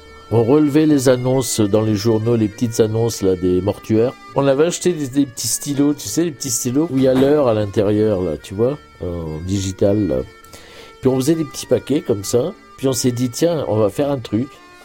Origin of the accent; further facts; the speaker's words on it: Auvergne-Rhône-Alpes, France; moved away as an adult; now in Paris, France; Je suis né dans le Beaujolais. J'en avais marre de la province, moi. Je n'étais pas fait pour vivre dans mon bled, là, tu vois. Alors, je me suis barré avec ma valise, je suis arrivé à Paris.